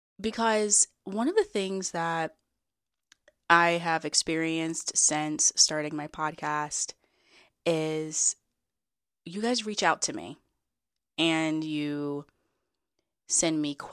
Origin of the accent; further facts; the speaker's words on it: Maryland, United States; also born or lived in Pennsylvania; I do have ties to Maryland because I'm from Maryland.